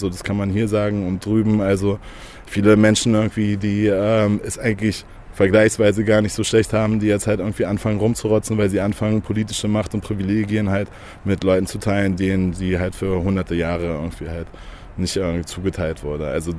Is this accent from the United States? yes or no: yes; Texas, United States; ich bin in Texas aufgewachsen, das ist natürlich irgendwie eine Sache für sich.